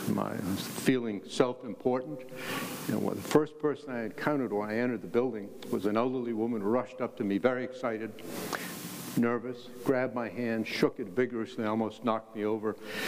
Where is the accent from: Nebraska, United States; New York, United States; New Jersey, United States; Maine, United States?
Maine, United States; I feel personally about this because I grew up in Maine.